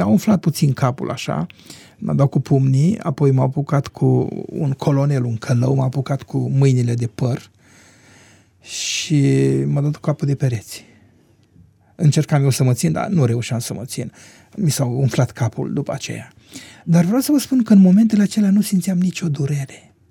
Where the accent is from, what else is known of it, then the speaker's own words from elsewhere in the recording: Lunca, Romania; cu aceste diapozitive am început să lucrez în satul meu, în Lunca